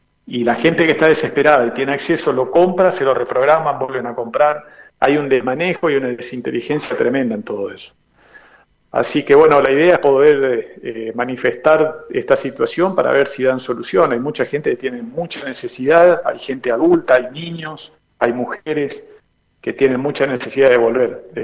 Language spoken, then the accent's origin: Spanish; Argentina; para que nos acepten como ciudadanos argentinos para regresar a nuestro país.